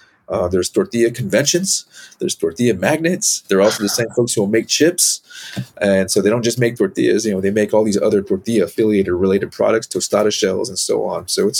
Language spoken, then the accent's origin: English; Safford, Arizona, United States; I think flour chips I grew up with in Arizona and Safford. But then I went to other places.